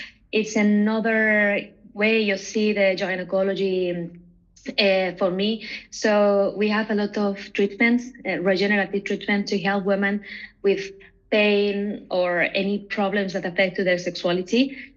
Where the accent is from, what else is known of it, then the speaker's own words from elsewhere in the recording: Toledo, Castilla-La Mancha, Spain; now in Ibiza, Spain; I'm from Toledo. This is a little city next to Madrid, but I live in the island, but I work in both places, Madrid and Ibiza.